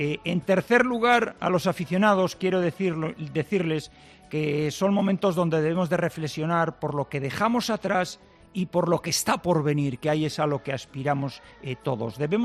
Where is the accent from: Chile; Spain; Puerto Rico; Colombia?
Spain; Castile and León; que eso es lo que somos los castellanos, muy auténticos